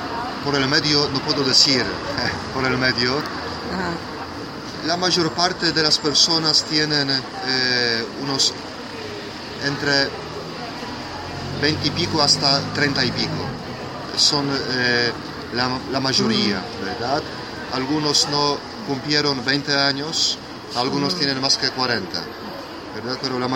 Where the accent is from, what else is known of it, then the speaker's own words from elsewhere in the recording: Poland; now in Posadas, Argentina; yo soy polaco, nací en Polonia